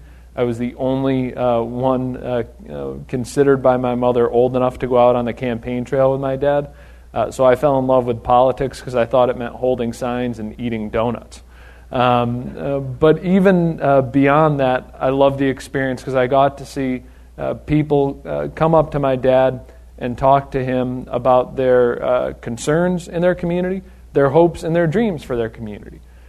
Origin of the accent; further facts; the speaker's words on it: Pittsfield, Massachusetts, United States; I grew up around here. I'm from Pittsfield.